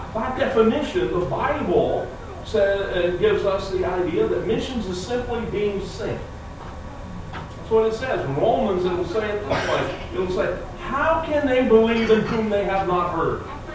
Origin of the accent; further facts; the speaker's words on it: Copperville, United States; And, you know, Sharita and I grew up in this area. I grew up in Copperville.